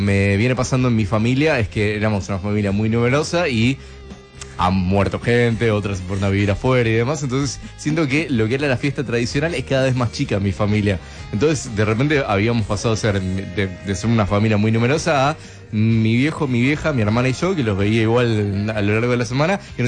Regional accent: Temperley, Buenos Aires Province, Argentina; now in Almagro, Argentina; Yo soy de Temperley y la paso, ahora estoy viviendo en Almagro, pero originalmente soy de Temperley y paso las fiestas allá.

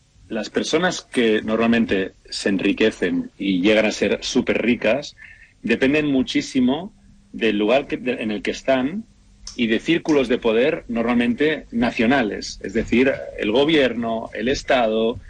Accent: Catalonia, Spain; catalán, aunque bueno, también tengo nacionalidad argentina. Así que bueno, y con toda mi familia materna en Buenos Aires.

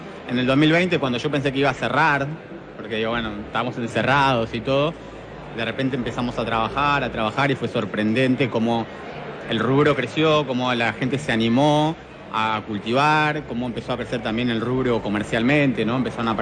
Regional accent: Argentina; era una ventaja que creo que teníamos nosotros en Sudamérica, como argentinos, éramos pioneros, éramos unos referentes.

